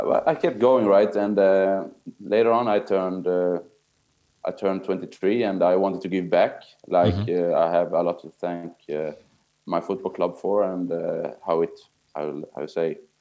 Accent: Sweden; So my parents are from Italy, but my mom is half Swedish. Mm-hmm. So I was born and raised here in Sweden, but I speak Italian

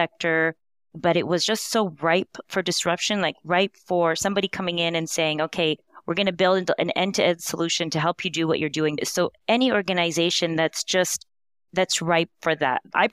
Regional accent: Canada; I'm a pharmacist from Canada

